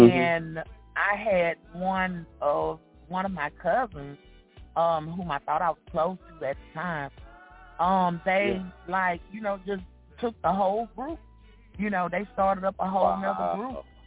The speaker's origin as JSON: {"language": "English", "town": "Ashland", "region": "Alabama", "country": "United States", "said": "I am from Ashland, Alabama."}